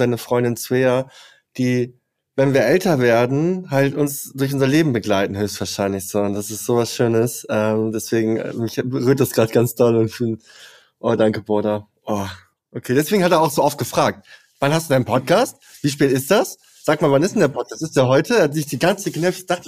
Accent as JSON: {"language": "German", "town": "Leer", "region": "Lower Saxony", "country": "Germany", "tie": "born or raised there", "said": "Ich bin in Leer aus Friesland groß geworden. Dort halt, man hat nie so wirklich über Emotionen gesprochen"}